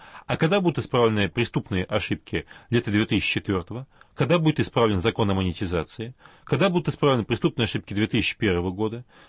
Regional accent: Astrakhan, Astrakhan Oblast, Russia; И поскольку я не москвич, а региональщик из Астрахани

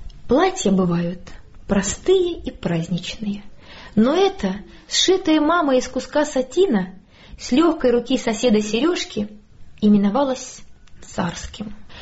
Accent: Penza, Penza Oblast, Russia; я коренная пенчанка и горжусь своим местом, и хочу, чтобы жила здесь и я, и мои дети, и внуки

